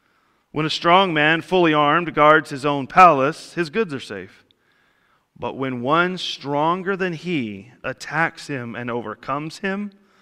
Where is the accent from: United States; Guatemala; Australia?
United States; El Monte, California; like, in where I grew up in El Monte, that's where the Hispanic gang members hung out that were in high school.